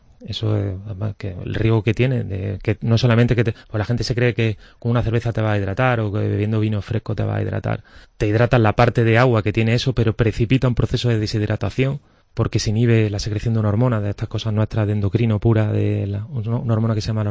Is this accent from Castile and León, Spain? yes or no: no; Córdoba, Andalusia, Spain; Yo soy de Córdoba, estudié allí, hice la residencia allí